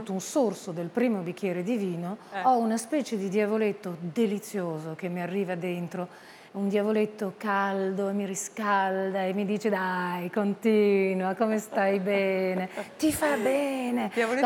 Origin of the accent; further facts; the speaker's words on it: France; Italian is a second language; sono cresciuta in Francia e quindi ho un italiano un po' algido, non so, un italiano un po' educato